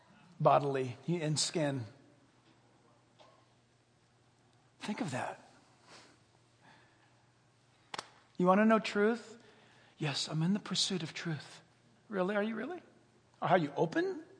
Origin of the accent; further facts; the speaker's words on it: New York, United States; born there; I was born in New York. My family were survivors, and that's just how it was.